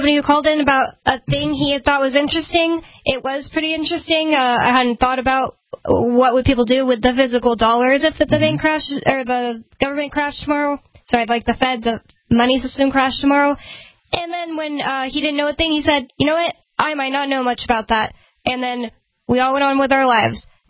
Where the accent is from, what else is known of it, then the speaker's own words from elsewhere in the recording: San Antonio, Texas, United States; I haven't been to Mexico, but I've known tons of Mexicans. I'm from San Antonio